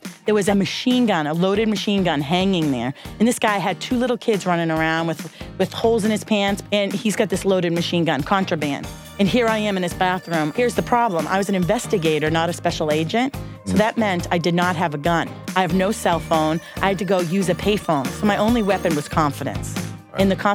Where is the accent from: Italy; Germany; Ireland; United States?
United States; Boston, Massachusetts; now in Washington, United States; I'm from Boston originally. I live in D.C. now.